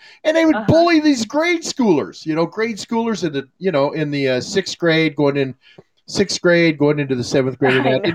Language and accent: English; Arizona, United States; And where we grew up in Arizona, our neighborhood, we had alleys.